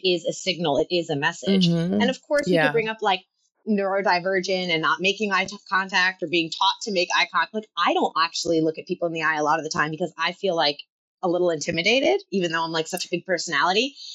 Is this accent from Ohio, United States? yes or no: no; New Jersey, United States; But then again, I'm from New Jersey, so some people think I'm always rude.